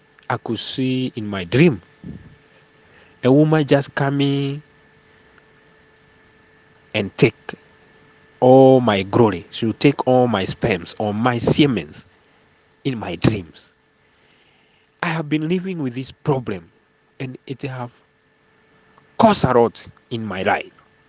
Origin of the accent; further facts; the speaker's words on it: Kenya; now in Johannesburg, South Africa; I'm from Kenya. I'm a Kenyan, but I'm residing in Johannesburg, South Africa.